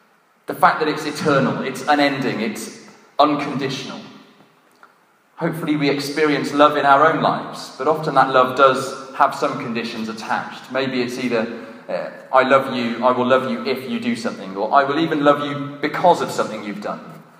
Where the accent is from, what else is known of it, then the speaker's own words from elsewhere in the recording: Gloucester, South West England, United Kingdom; I'm joking. I can say that. I'm from Gloucester.